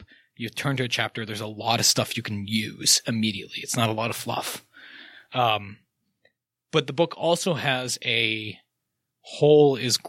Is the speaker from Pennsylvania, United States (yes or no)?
yes; Pennsylvania, United States; because I grew up in Pennsylvania